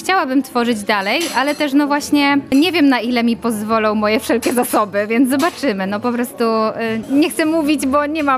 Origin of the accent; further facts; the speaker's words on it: Mielec, Subcarpathian Voivodeship, Poland; pochodzę z Mielca, dokładnie. Moi rodzice teraz mieszkają pod Mielcem, na wsi